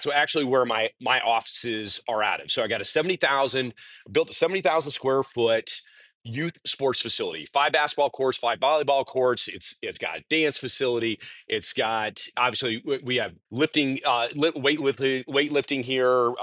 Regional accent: Sioux City, Iowa, United States; so my hometown is a town called Sioux City, Iowa. All right. Our plant's in Pender, Nebraska, 40 minutes south of Sioux City, Iowa. I grew up in Sioux City, Iowa.

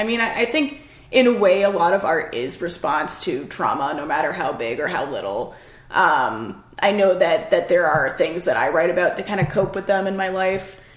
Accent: Canada; now in Brooklyn, United States; I'm Canadian living in the States, in Brooklyn

